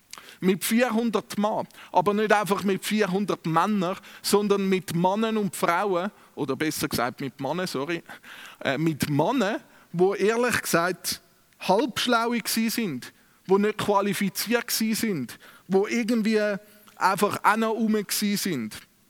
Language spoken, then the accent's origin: German; Switzerland; Ich glaube, es ist ein Thema, das uns als Schweizer extrem beschäftigt.